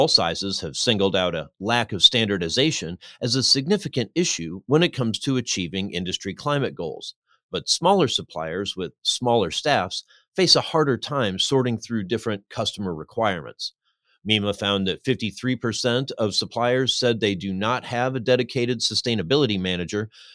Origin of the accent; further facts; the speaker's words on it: Iowa, United States; I mean, I grew up in Iowa and agricultural waste is a serious thing.